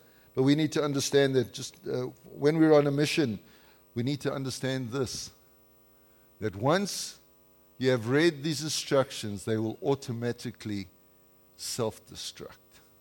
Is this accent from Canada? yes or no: yes; Canada; We're from Canada. We don't have milk in our coffee. We have cream.